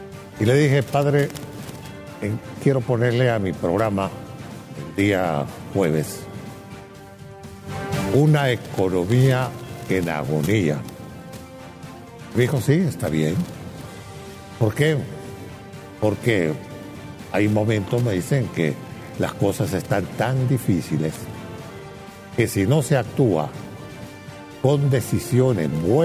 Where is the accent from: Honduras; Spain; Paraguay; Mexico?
Honduras; tantas noticias que nos preocupa como hondureños